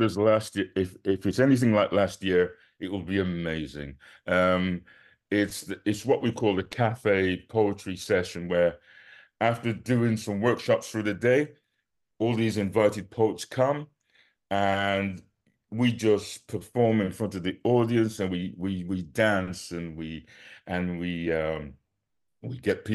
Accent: Wolverhampton, West Midlands, United Kingdom; And certainly when I was growing up in Wolverhampton and Smedic, going around those areas

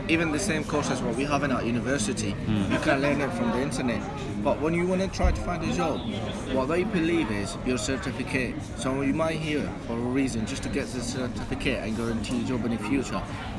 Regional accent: Syria; English is a second language; now in United Kingdom; I came from Syria.

